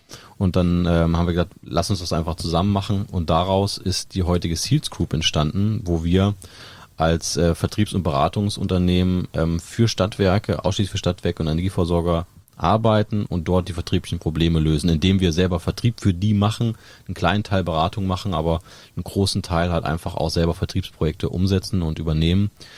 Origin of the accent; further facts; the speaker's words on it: Kassel, Hesse, Germany; now in Oldenburg, Germany; Hab dann meine Zelte in Kassel, wo ich herkomme, abgebrochen, bin nach Oldenburg gegangen